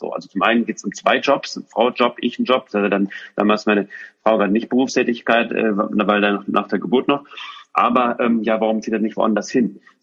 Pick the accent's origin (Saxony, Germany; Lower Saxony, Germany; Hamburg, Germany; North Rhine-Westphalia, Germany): North Rhine-Westphalia, Germany; Düsseldorf; also born or lived in Switzerland; wir ziehen nach Düsseldorf. Das heißt, in meine Heimat.